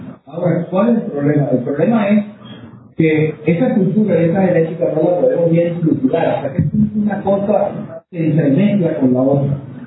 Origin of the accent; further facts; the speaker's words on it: Venezuela; Nosotros somos venezolanos